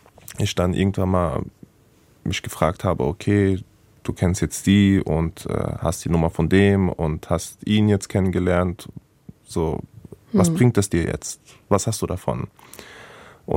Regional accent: Hanau, Hesse, Germany; ich bin in Hanau-Kesselstadt, wie Sie gesagt haben, aufgewachsen. Das ist ein Ort, die Weststadt ist ein Ort, das wurde jetzt von den Medien als Migranten-Hotspot betitelt.

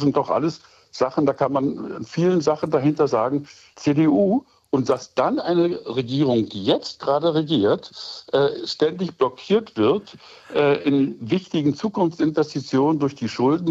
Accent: East Germany, Germany; wir sind auf rechten Ganges als Ostdeutsche in die deutsche Einheit gegangen

